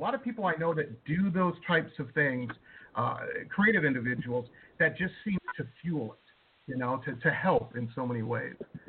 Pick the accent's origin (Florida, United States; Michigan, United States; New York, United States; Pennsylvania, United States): Michigan, United States; Detroit; I'm originally from Detroit, so I'm consider myself an aficionado on soul.